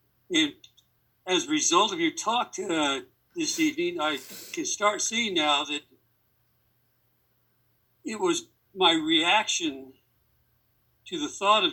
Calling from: Grand Junction, Colorado, United States; Grand Junction, Colorado.

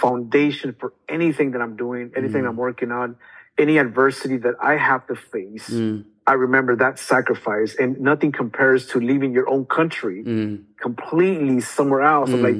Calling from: California, United States; I'm actually in California.

